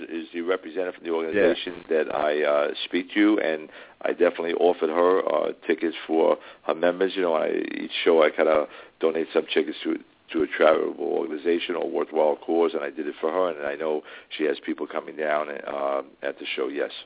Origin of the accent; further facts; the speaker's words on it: New York, United States; I would love to promote in New York, my home state.